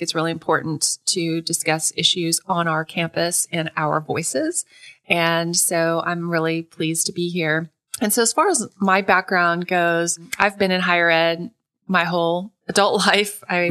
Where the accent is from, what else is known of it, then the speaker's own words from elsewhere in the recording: Tulsa, Oklahoma, United States; I'm an Oklahoman. I grew up in East Tulsa. And so, even getting out of that neighborhood and going to college was a big deal.